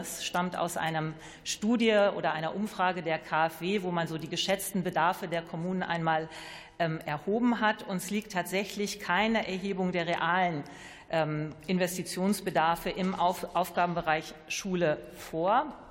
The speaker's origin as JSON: {"language": "German", "region": "Lower Saxony", "country": "Germany", "said": "Ich nenne mal das Beispiel Niedersachsen, wo ich herkomme."}